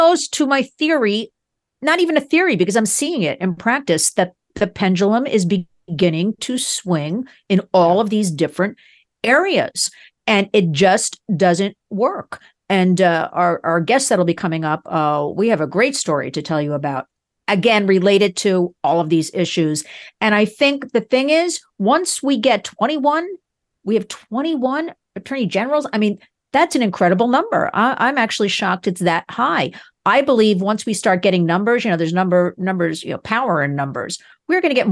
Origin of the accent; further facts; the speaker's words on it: Glen Ridge, New Jersey, United States; Joining us now is Mary Fran Deacon from my hometown of Glen Ridge, New Jersey.